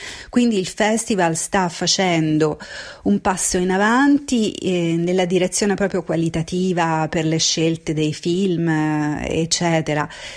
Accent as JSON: {"language": "Italian", "town": "Rome", "region": "Lazio", "country": "Italy", "said": "Io come romana"}